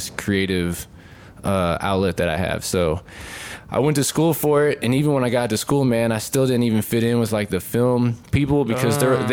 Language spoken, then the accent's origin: English; St. Louis, Missouri, United States; now in Georgia, United States; I'm from St. Louis, Missouri. 314. That's the Lou, baby.